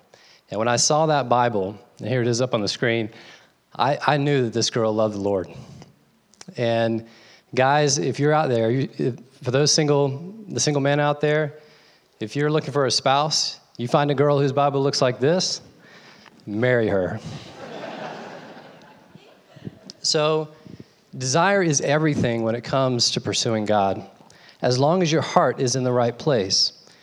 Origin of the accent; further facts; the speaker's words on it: the South, United States; I'm from the South, and in the South, college football is king.